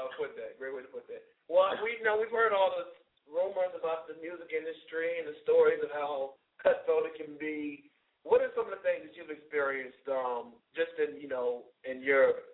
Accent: Richmond, Virginia, United States; I'm from Virginia as well, and I'm from Richmond

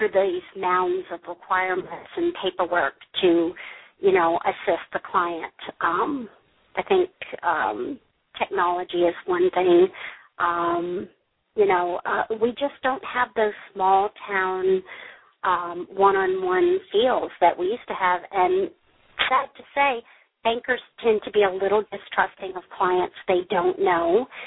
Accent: the South, United States; I'm from the South and so we still have family dinners.

